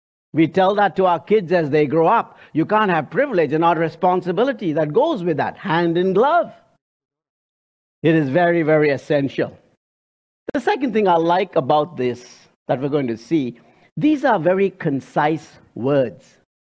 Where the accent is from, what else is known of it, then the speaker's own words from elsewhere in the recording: India; Growing up in India with so many idols around me, one thing that attracted me to the Christian God is that we have a God who communicates clearly.